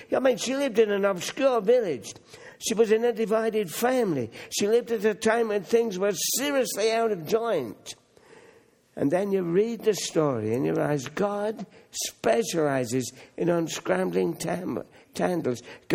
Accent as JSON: {"language": "English", "town": "Hamilton", "region": "Ontario", "country": "Canada", "said": "I come from Hamilton"}